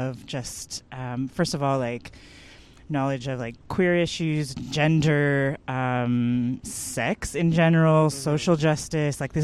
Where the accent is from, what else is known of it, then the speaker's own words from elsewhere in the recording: North York, Ontario, Canada; I mean, I grew up in North York. I went to high school in North mm-hmm. York.